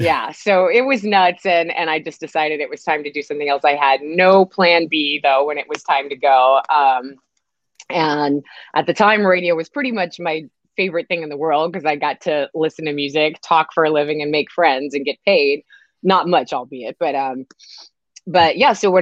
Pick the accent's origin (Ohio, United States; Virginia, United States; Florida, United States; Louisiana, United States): Louisiana, United States; Houma; I am from a little town called Houma, Louisiana, which is about 45 minutes west of New Orleans.